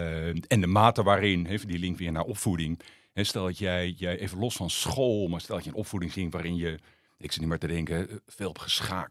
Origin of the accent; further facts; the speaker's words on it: Den Helder, North Holland, Netherlands; also born or lived in Rotterdam; 58, 58 jaar. Ik ben in Rotterdam geboren, maar ik kom eigenlijk uit Den Helder. Daar heb ik mijn hele jeugd doorgebracht. Mijn vader zat bij de marine.